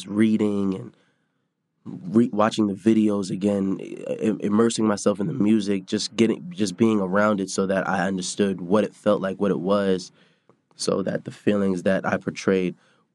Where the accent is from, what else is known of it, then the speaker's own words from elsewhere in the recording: Colorado, United States; I was born and raised in Park Hill and in Stapleton.